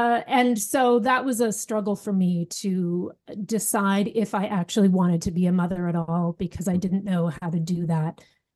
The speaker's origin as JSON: {"language": "English", "region": "Ontario", "country": "Canada", "tie": "born or raised there", "said": "I was from Northern Ontario. I grew up in the bush. This was not my world."}